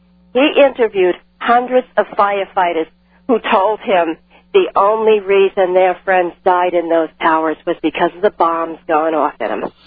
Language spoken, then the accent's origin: English; New York, United States; If you can tell by my accent, I'm from New York, okay?